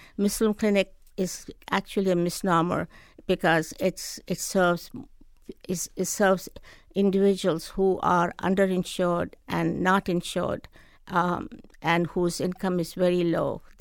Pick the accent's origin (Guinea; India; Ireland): India; moved away as an adult; now in United States; I'm from India. And my husband and I, after our marriage, came here in 1967.